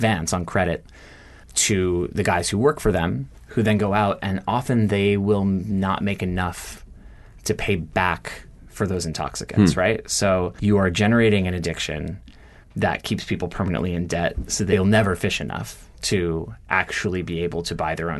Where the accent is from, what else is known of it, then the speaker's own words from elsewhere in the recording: Baltimore, Maryland, United States; I grew up in Baltimore, like in the suburbs of Baltimore. It's not as though I grew up like going out on boats.